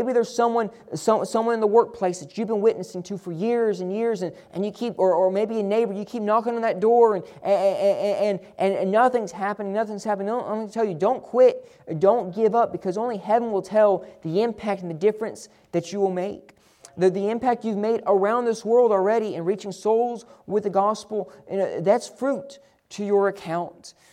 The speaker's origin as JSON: {"language": "English", "region": "Florida", "country": "United States", "tie": "born or raised there", "lives_now": "New York, United States", "said": "I'm thankful for the pastor that I had growing up in Florida, for the pastor I had here in New York"}